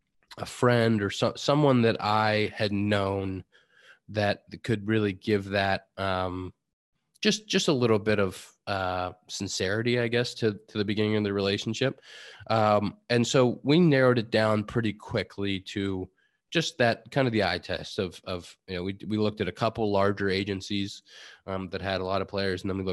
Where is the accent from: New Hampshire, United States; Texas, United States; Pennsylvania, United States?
Pennsylvania, United States; Pittsburgh; also born or lived in West Chester; Yeah, it's actually so I was born in Westchester in Philly area. So my mom was at UPenn at the time getting her PhD. And then we moved to Pittsburgh.